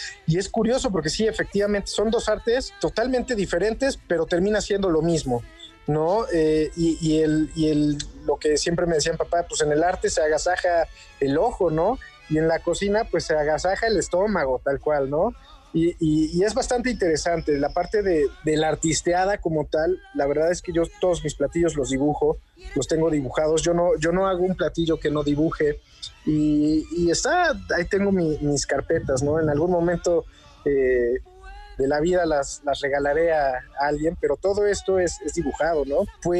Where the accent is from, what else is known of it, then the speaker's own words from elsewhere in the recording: Puebla, Mexico; Me toca ser poblano y hago cocina poblana, me gusta pelear por la cocina poblana.